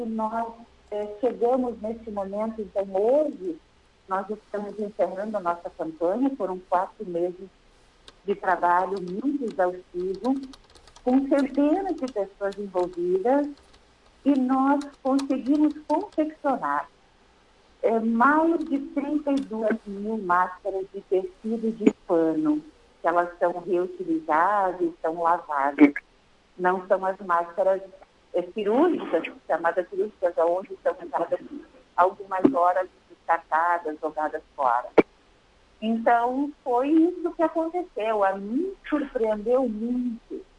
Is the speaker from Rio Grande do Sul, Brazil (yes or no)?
yes; Protásio Alves, Rio Grande do Sul, Brazil; Foram para Protásio Alves, que é a minha terra natal.